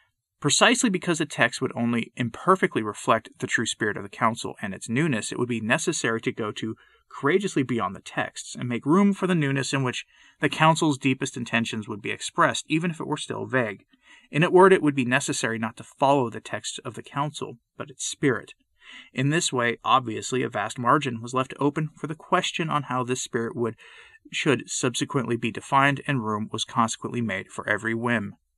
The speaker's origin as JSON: {"language": "English", "region": "Northeast", "country": "United States", "tie": "born or raised there", "said": "certainly different in ethnic ways from where I grew up in the Northeast."}